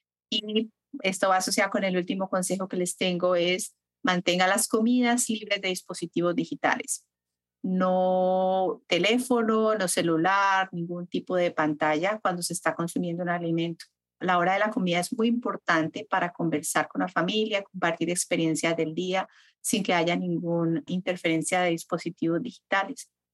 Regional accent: Colombia; Yo soy de Colombia y también el almuerzo es más fuerte.

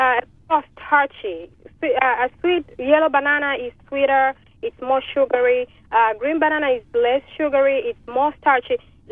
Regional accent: Tanzania; moved away; Originally, I'm from Africa, where the Kilimanjaro Mountain is, the country of Tanzania.

